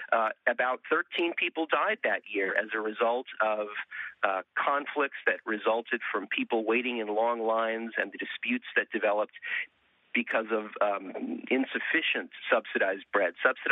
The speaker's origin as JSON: {"language": "English", "town": "Alexandria", "region": "Alexandria Governorate", "country": "Egypt", "moved": "yes", "lives_now": "United States", "said": "I'm from Alexandria, Egypt, and I came to this country with my parents some time ago."}